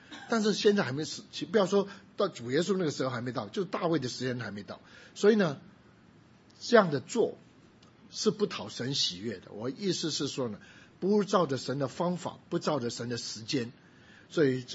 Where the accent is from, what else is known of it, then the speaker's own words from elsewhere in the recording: Guangdong, China; 我们广东人最喜欢吃咸鱼，听说福州人很喜欢吃咸鱼